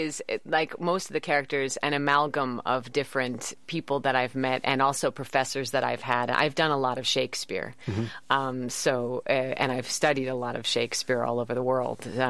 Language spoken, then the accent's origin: English; San Francisco, California, United States; now in New York, United States; I'm living in New York about 10 years now. I'm from San Francisco originally, so it's so great to be back.